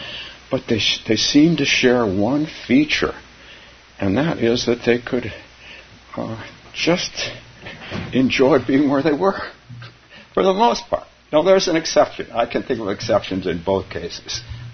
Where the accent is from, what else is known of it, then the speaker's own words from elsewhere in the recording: California, United States; When I grew up in California, snow was related to being joyful and having fun on ski trips.